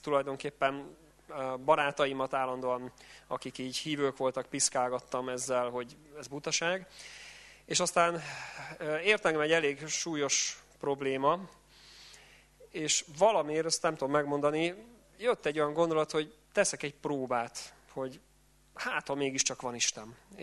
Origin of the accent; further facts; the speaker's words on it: Budapest, Hungary; now in Szombathely, Hungary; Szombathelyen élünk most, de korábban én Budapesten laktam, itt születtem, a feleségem is, úgyhogy tulajdonképpen budapestiek vagyunk.